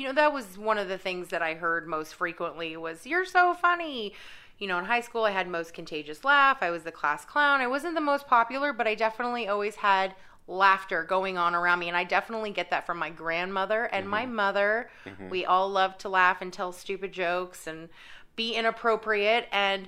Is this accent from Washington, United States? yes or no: yes; Kent, Washington, United States; I was in a little suburb about 20 minutes south of Seattle. So not that far from the city and not that far from Alki, which is like the main beach.